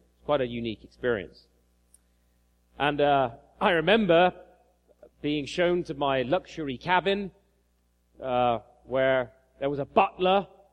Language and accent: English; United Kingdom; now in Canada; Of course, I'm an adopted Canadian now, but I'm a British Canadian.